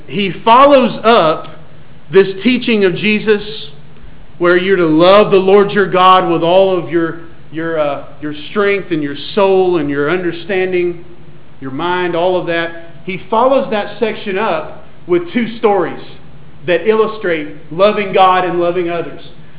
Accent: Woodbury, Tennessee, United States; I grew up in Woodbury, Tennessee. I don't know if any of you know where Woodbury, Tennessee is.

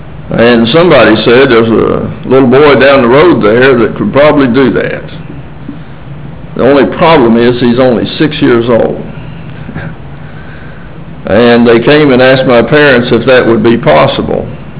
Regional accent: Ohio, United States; I grew up in southern Ohio, in hill country.

